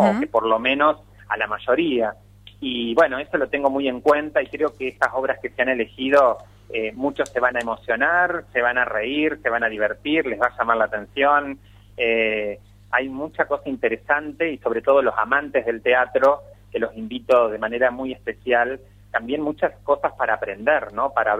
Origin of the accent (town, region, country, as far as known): Argentina